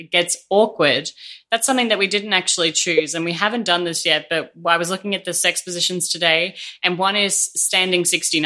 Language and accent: English; Brisbane, Queensland, Australia; I'm from Brisbane.